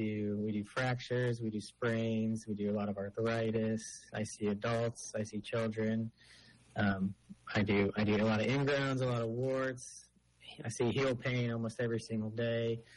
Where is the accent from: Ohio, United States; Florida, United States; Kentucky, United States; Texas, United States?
Ohio, United States; Columbus; So, yeah, I grew up in Columbus. I went to school up in Cleveland at Kent State.